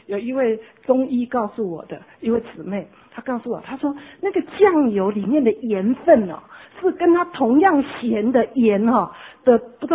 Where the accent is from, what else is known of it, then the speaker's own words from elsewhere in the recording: Taiwan; 红萝卜，我们台湾人都是白萝卜，好，不爱吃红萝卜的